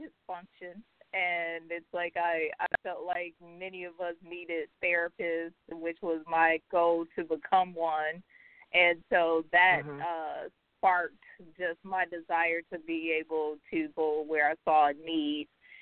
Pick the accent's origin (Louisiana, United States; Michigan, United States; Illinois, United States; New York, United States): Michigan, United States; Saginaw; also born or lived in Dallas / Atlanta; I grew up in Saginaw, Michigan. I spent the greater part of my life there. I moved around a lot when I was younger. I lived in Dallas for a while, and then my family moved to Atlanta when I was in the 11th grade.